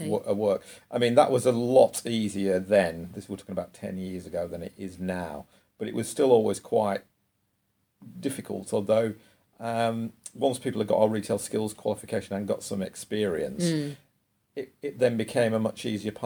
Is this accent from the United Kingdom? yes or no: yes; North West England, United Kingdom; moved away as an adult; now in London, United Kingdom; Well, I came from the Northwest. I've only lived here for 20 years.